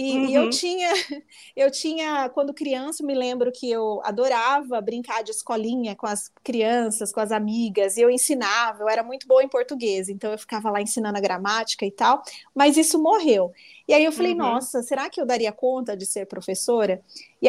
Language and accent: Portuguese; Santa Bárbara d'Oeste, São Paulo, Brazil; Eu sou de Santa Bárbara do Oeste, uma cidade assim relativamente pequena comparado a grandes cidades, mas é uma cidade bem desenvolvida e é um polo têxtil